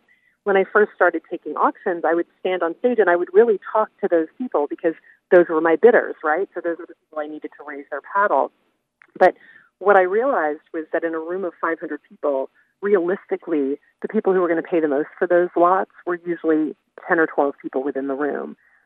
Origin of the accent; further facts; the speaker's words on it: Louisiana, United States; I grew up in Louisiana, in a place where we were definitely told, you know, your job is not to be loud.